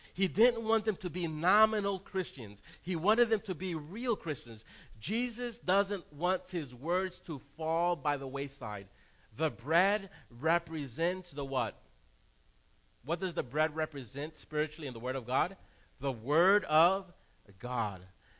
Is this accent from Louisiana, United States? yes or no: yes; New Orleans, Louisiana, United States; also born or lived in Miami, United States; Growing up in New Orleans and Miami, there's a lot of stress and there's a lot of young people with bad tempers.